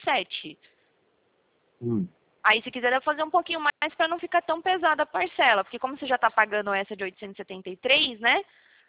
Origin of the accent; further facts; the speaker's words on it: Prudentópolis, Paraná, Brazil; Eu sou de lá, na verdade, né? Só que eu trabalho aqui em São Paulo